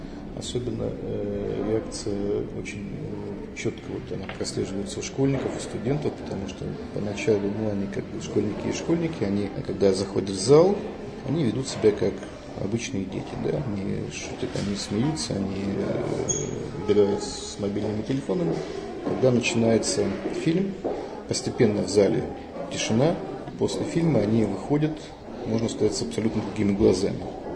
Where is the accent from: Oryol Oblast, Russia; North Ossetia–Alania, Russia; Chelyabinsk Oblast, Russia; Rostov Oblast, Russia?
North Ossetia–Alania, Russia; я сам осетин, я сам оттуда.